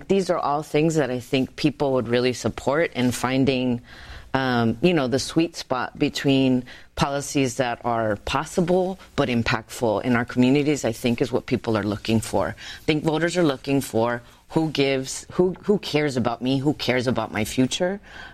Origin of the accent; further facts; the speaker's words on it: Arizona, United States; very much in my home state of Arizona